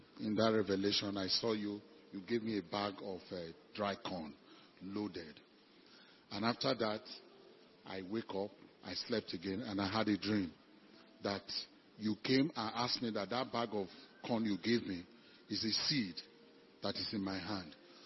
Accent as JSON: {"language": "English", "town": "Jos", "region": "Plateau", "country": "Nigeria", "said": "I'm from Jos, I'm a pastor."}